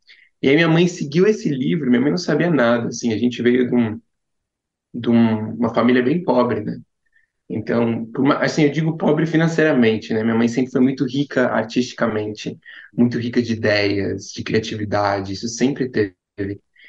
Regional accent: Brazil; born there; eu cheguei no Brasil, eu nasci aqui no Brasil, numa viagem, com minha mãe

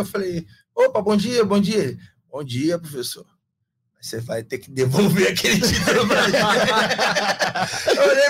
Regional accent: Rio de Janeiro, Brazil; eu moro em Botafogo, nasci e criado em Botafogo.

